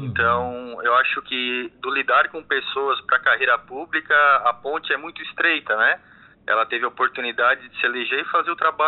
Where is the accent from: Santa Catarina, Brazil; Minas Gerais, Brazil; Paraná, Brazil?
Santa Catarina, Brazil; Urussanga; Isso, nascido e criado em Uruçanga, né?